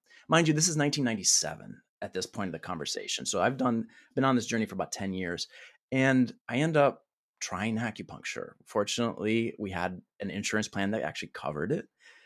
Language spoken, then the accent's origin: English; Colorado, United States; also born or lived in Chicago; I'm from Chicago originally, and ended up in a rural town in Western Colorado.